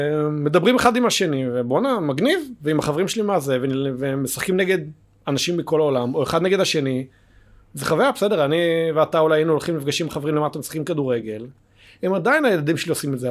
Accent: Sde Boker, Southern District, Israel; כשהייתי ילד, הייתי מלא בחוץ בהתחלה בתור ילד. גרתי במדבר בך בשדה בוקר, כיף חיים, הייתי המון המון בחוץ.

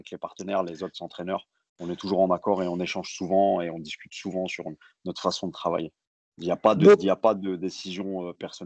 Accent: Roubaix, Hauts-de-France, France; Parce qu'on est des Roubaisiens et on avait envie de faire quelque chose sur Roubaix.

